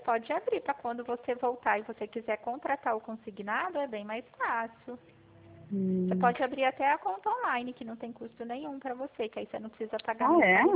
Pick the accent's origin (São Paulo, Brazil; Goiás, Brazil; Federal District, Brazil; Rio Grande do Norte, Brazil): São Paulo, Brazil; Pirassununga; eu fico na cidade de Pirassununga, sou do estado de São Paulo.